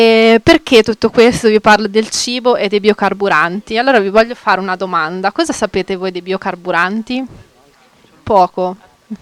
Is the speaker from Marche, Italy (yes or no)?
yes; Ancona, Marche, Italy; e sono di Ancona